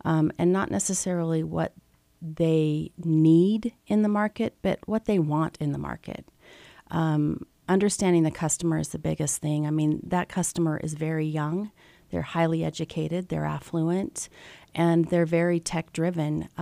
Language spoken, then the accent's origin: English; Salt Lake City, Utah, United States; I was from here. I'm born and raised in Salt Lake City.